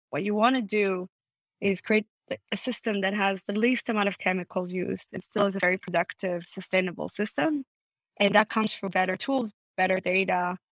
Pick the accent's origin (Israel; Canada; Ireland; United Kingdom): Israel; English is a second language; moved away as an adult; now in United States; I was born and raised in Israel and studied industrial engineering and then moved to the US for business school, stayed here